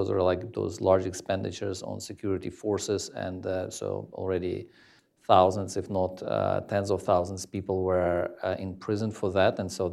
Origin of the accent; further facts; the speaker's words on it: Russia; English is a second language; I grew up in Soviet Union, right?